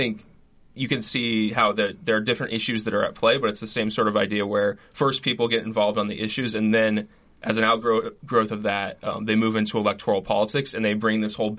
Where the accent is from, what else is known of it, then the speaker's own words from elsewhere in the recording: Huxley, Iowa, United States; I grew up right outside of Huxley, and then I went to Columbia University.